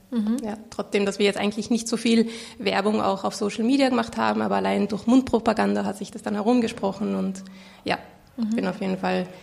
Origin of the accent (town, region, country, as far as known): Tyrol, Austria